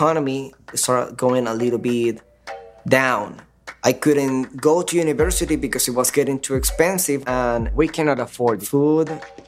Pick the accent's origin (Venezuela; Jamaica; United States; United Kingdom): Venezuela; Caracas, Capital District; Dominican Republic, but I'm from Venezuela, Caracas.